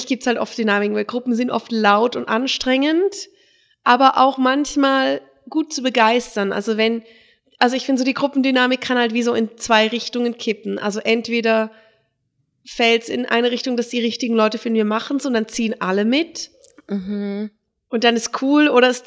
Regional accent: Germany; Ich bin Deutsche, ich darf das nicht.

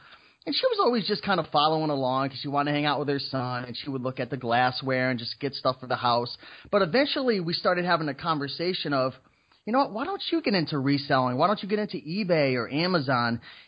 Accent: Connecticut, United States; I'm 28 years old. I'm from Connecticut. Yes, Connecticut, where there's a rougher and rougher winter each and every year.

